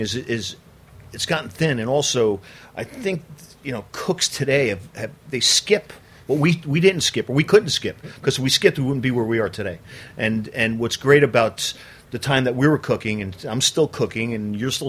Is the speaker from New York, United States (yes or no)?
yes; Brooklyn, New York, United States; born there; Originally, I was born in Brooklyn.